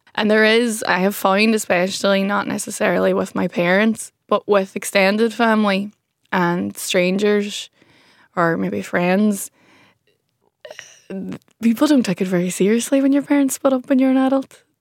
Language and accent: English; Derry, Northern Ireland, United Kingdom; we're still in Ireland. So I'm from Derry City and everybody knows everybody.